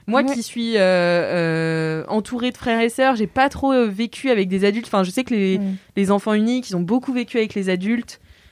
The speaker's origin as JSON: {"language": "French", "region": "Brittany", "country": "France", "said": "Voilà, on est breton."}